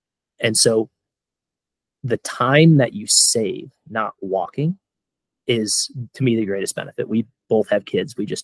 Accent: Wisconsin, United States; I have a stand in Wisconsin, which is where I grew up in Wisconsin, hunting whitetails.

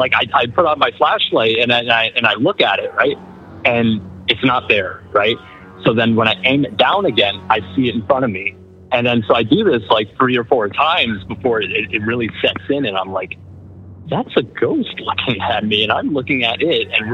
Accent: New York, United States; I'm from upstate New York.

